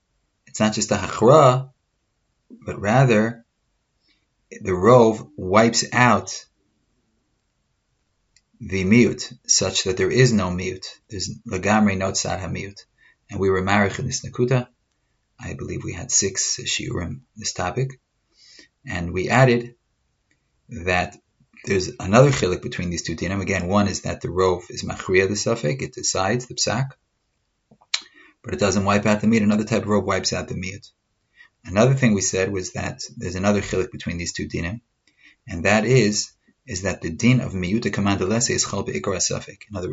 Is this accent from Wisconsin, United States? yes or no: no; New York, United States; because I grew up on the Upper West Side, and in the Upper West Side there are a lot of Klavim.